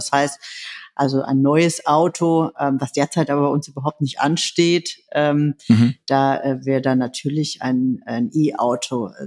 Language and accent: German; Berlin, Germany; Ja, ich bin 43 Jahre alt, ich bin Berlinerin, Berliner Abgeordnete.